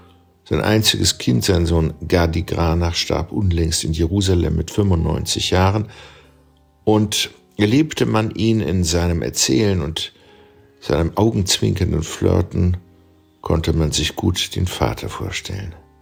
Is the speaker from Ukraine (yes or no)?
yes; Wierzbowce, Ivano-Frankivsk Oblast, Ukraine; Mein Heimatdorf heißt Wierzbowsze auf Polnisch, Wierzbowitz auf Jiddisch und Werbowice auf Ukrainisch. Es liegt neben Seroka.